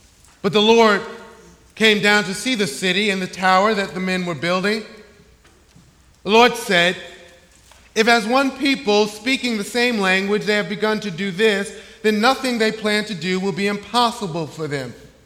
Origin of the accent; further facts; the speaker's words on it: Brooklyn, New York, United States; Howard Schultz grew up in my hometown of Brooklyn, New York, but under different circumstances than I did.